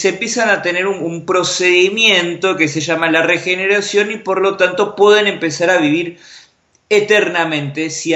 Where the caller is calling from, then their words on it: Merlo, San Luis, Argentina; de Merlo, San Luis, bendiciones a todos